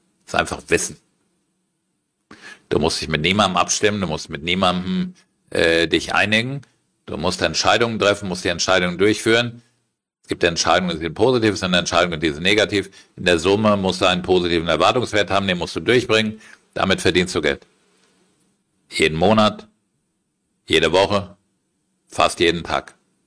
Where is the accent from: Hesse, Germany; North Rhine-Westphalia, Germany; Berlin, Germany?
Hesse, Germany; Frankfurt; Ich war in Frankfurt, meiner Heimatstadt